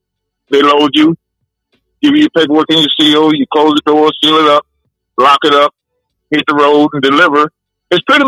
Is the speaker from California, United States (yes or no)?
no; Grove Hill, Alabama, United States; also born or lived in Fort Meade, Maryland; I am from Grove Hill, Alabama. No, let me take that back. I don't claim Grove Hill. I was raised in Grove Hill.